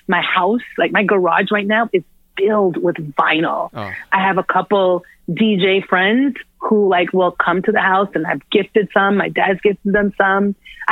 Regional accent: Toronto, Ontario, Canada; born or raised there

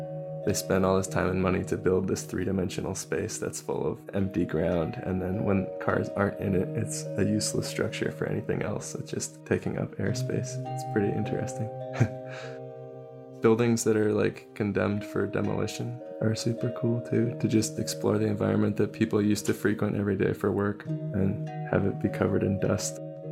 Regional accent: California, United States; I grew up in the Bay Area of California. I'm a designer slash artist, and I'm 25.

